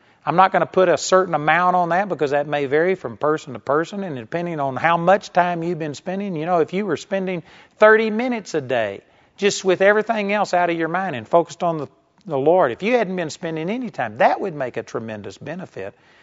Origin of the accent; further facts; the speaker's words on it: Texas, United States; I was acutely aware that I was a hick from Texas.